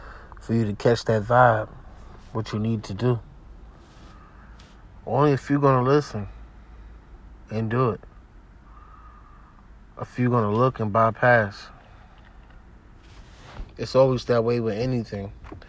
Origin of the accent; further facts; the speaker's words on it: New York, United States; When I go to the city back home, I'm from New York.